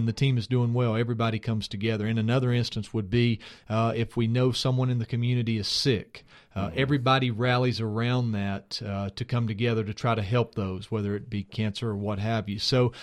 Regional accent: North Carolina, United States; it was a wonderful experience to me.

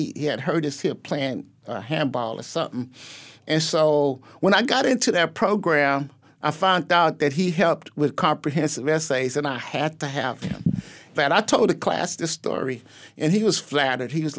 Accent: Texas, United States; I'm from Texas.

